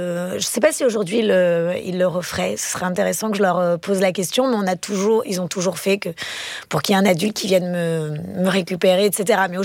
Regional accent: Centre-Val de Loire, France; now in Grasse, France; Oui, mais j'ai grandi vraiment en Touraine

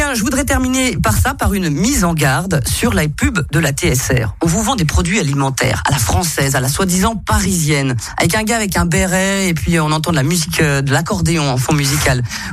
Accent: Switzerland; On est suisse quand même.

